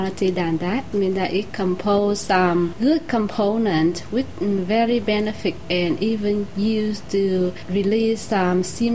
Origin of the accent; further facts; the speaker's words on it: Vietnam; now in Corner Brook, California, United States; I'm from Vietnam, and now I'm living in Cornerbrook.